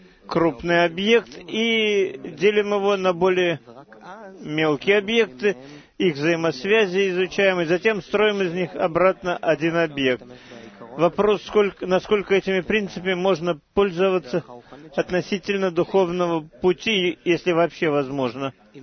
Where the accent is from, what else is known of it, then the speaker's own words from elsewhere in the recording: Michigan, United States; Я из Мичигана.